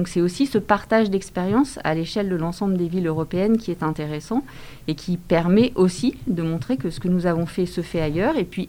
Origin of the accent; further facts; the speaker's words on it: Grenoble, Auvergne-Rhône-Alpes, France; quand on est français et grenoblois, on n'a peut-être pas obligatoirement l'histoire de cette ville